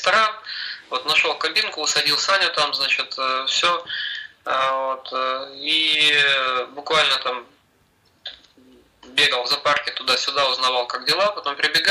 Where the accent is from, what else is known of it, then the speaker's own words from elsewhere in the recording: Kharkiv, Kharkiv Oblast, Ukraine; на новых домах провел, детство, вернее, не молодость, а детство